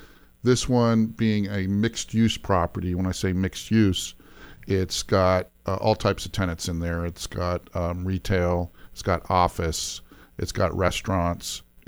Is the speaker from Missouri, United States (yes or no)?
no; Portland, Oregon, United States; I grew up in Portland, in Northwest Portland. Went to Jesuit High School.